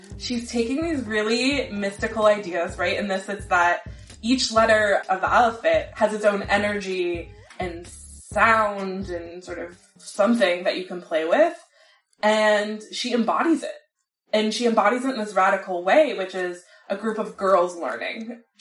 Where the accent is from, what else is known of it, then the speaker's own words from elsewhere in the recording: Deep South, United States; So I grew up in the Deep South